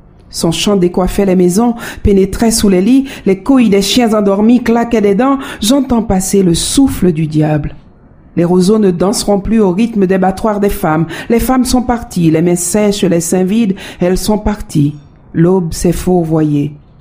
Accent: Haiti; moved away; j'ai quitté Haïti, je suis venue à l'école ici

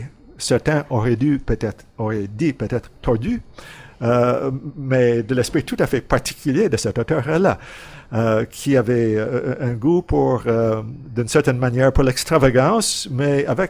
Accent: Greece; first language Greek; French is a second language; now in Montréal, Canada; Je venais de m'installer à Montréal, je suis parti de la Grèce. Je parlais le grec, je me suis installé à McGill

